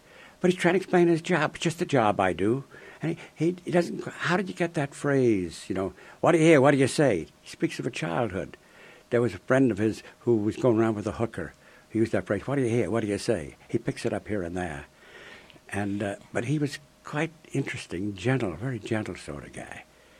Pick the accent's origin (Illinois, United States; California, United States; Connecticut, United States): Illinois, United States; Chicago; Remember, I came from Chicago